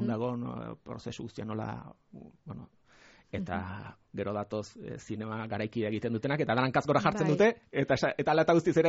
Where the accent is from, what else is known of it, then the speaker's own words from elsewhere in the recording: Basque Country, Spain; born there; ni neroni jaiotzez gipuzkoarra naiz